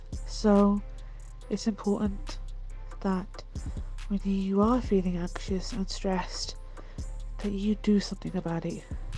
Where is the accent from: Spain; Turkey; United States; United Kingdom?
United Kingdom; Being British and being Asian, from both sides, you're taught to just stay stoic.